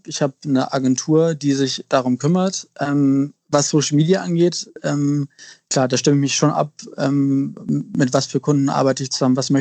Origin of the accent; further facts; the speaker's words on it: Hamburg, Germany; Das ist schon meine Heimat hier. Und meine Familie wohnt hier und meine ganz engen Freunde, die ich sehr liebe, die leben auch alle hier.